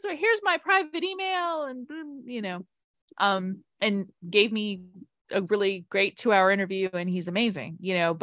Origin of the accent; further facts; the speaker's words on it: Australia; I grew up with this and I grew up in Australia and this movie's filmed in Australia